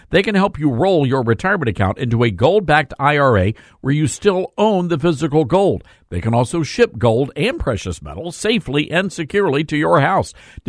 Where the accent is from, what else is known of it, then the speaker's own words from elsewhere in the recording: Tennessee, United States; the great senator from my home state, Tennessee